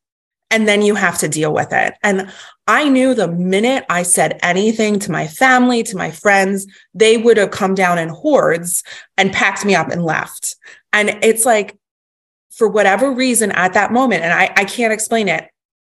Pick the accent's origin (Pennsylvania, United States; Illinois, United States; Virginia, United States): Pennsylvania, United States; Philadelphia; I'm from Philly. I am a strong, independent, smart, don't take crap from anybody type of person.